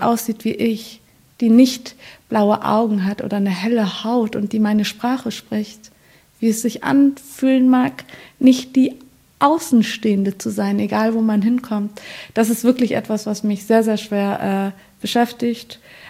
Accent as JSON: {"language": "German", "country": "Afghanistan", "lives_now": "Germany", "said": "Dinge, über die ich jetzt zum Beispiel aktuell schreibe, ist meine Heimat Afghanistan."}